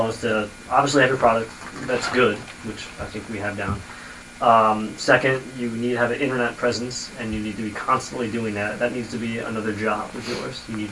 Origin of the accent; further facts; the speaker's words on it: Connecticut, United States; I'm from Connecticut, so I would live here during the week and go home. Weekend.